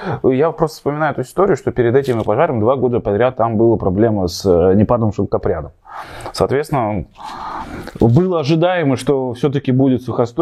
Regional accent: Bashkortostan, Russia; если я, допустим, уроженец, являюсь Давлеканского района, я там проживаю, там прописан, почему я должен платить за то озеро, у которого я рос с детства?

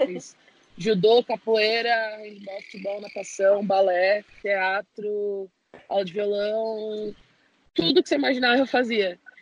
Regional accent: São Paulo, Brazil; tenho 26 anos, sou daqui de São Paulo, capital.

